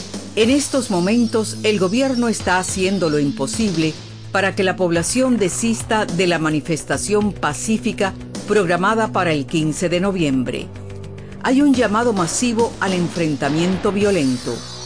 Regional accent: Cuba; Todos somos cubanos, todos hermanos.

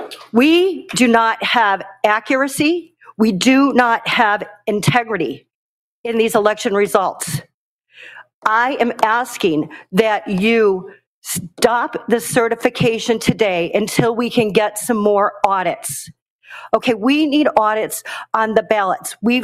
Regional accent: Scottsdale, Arizona, United States; I'm from Scottsdale, Arizona.

